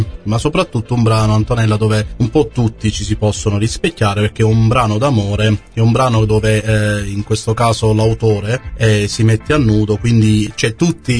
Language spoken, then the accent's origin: Italian; Potenza, Basilicata, Italy; now in Sassano, Italy; sono potentino, però vivo qui a Sassano, quindi ormai sono 15 anni che, diciamo, il Vallo di Diano e Sassano in particolar modo mi accolgono.